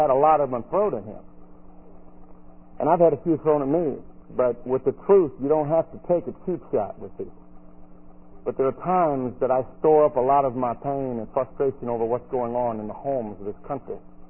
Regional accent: Alabama, United States; See, I'm from Alabama. I can afford to take a cheap shot.

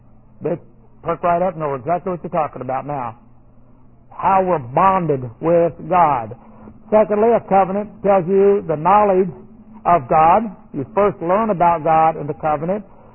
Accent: United States; Because you're an American citizen, and I'm an American citizen, there are certain things you're allowed

